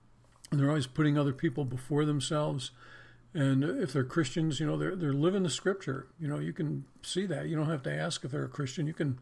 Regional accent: New York, United States; We grew up in Western New York, southwest of Buffalo, where we got over 200 inches of snow a year.

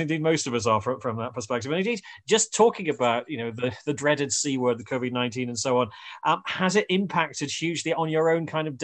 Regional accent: Brooklyn, New York, United States; as somebody who was born and raised in Brooklyn, I mean, in a sense, I'm one of those folk who still kind of gets all his thoughts about Brooklyn from movies like West Side Story

